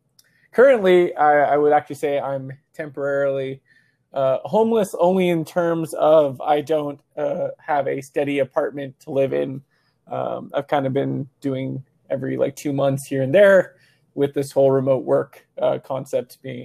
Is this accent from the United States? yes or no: yes; Seattle, Washington, United States; So Seattle, you know, Seattle Data is like, I grew up in Seattle my whole life.